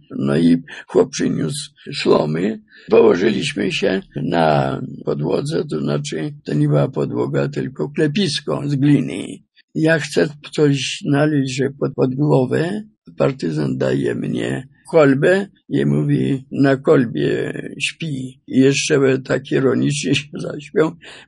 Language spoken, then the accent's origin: Polish; Warsaw, Masovian Voivodeship, Poland; bo przyjechaliśmy z Warszawy, bo rodzice pochodzili z Wileńszczyzny, ale wyjechali do Warszawy w poszukiwaniu pracy.